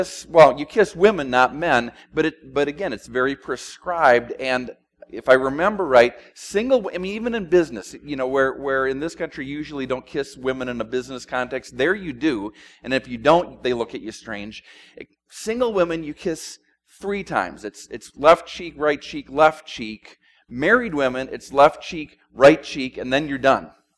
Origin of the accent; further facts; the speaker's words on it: Midwest, United States; Growing up in the Midwest, we had the man hug.